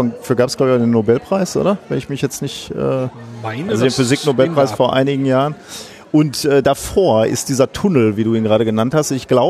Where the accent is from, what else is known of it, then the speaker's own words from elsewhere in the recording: Gelsenkirchen, North Rhine-Westphalia, Germany; Ich komme aus Gelsenkirchen, bin Schalker vom Herzen.